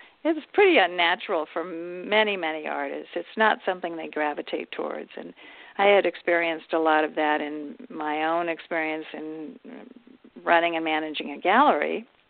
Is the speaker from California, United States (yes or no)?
yes; California, United States; drove across back to my home town in the Bay Area in near San Francisco.